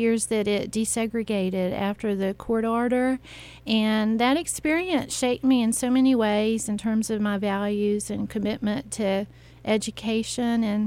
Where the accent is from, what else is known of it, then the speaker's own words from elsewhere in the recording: South Carolina, United States; I am literally from South Carolina. I grew up in South Carolina, North Carolina, but I've been here 22 years, so I'm from here.